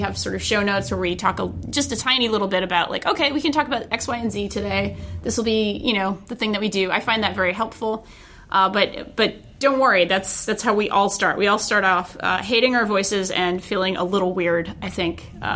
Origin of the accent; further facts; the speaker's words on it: Rhode Island, United States; For having a cool name that makes me think of my home state of Rhode Island. Good place. Good coffee milk.